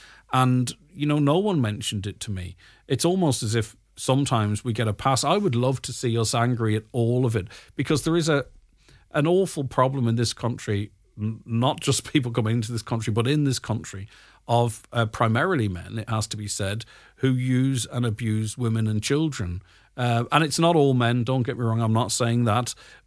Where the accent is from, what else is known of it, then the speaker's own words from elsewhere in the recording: Letterkenny, County Donegal, Ireland; My hometown, Letterkenny, and every town in Ireland has been completely changed forever by government incompetence.